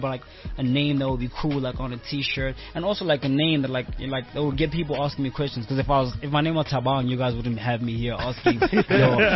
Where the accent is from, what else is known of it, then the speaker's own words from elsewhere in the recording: South Africa; My passport and my ID says Angolan, but I'm South African. Because, I mean, I grew up in South Africa.